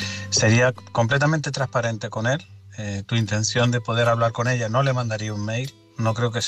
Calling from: Tenerife, Canary Islands, Spain; de Tenerife.

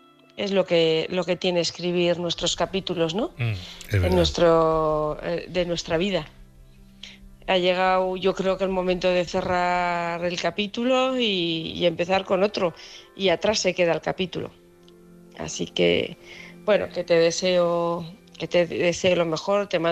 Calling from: Huesca, Aragon, Spain; de Huesca

